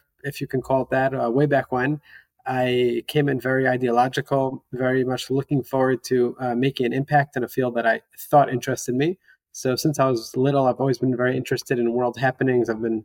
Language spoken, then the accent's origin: English; New York, United States; I was raised in New York. In my household, my parents were involved in doing good within the community and beyond it from morning to night.